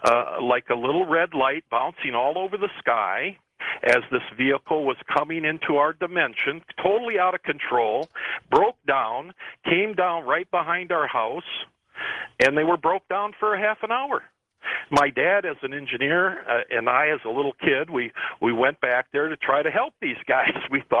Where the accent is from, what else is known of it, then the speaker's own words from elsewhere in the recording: Michigan, United States; from Michigan on Streamlink.